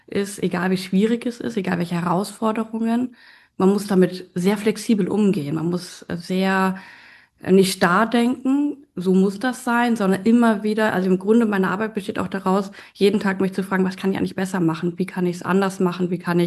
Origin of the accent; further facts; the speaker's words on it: Hamburg, Germany; nach Hamburg zu bringen, in meine Heimatstadt.